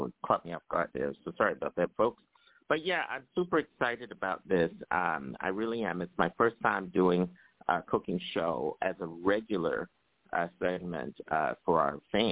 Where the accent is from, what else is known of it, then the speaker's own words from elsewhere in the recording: Philadelphia, Pennsylvania, United States; now in New York, United States; I'm from Philly.